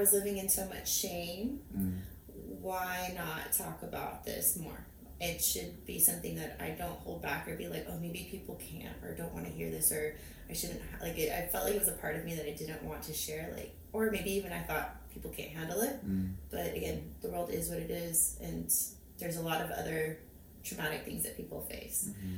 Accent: United States; first language Spanish; English is a second language; I am Hispanic American, so Spanish is my first language. We grew up in a super Catholic household.

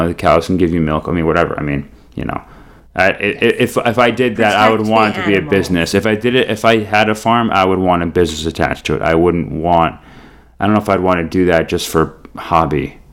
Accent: New Hampshire, United States; now I grew up in New Hampshire, right?

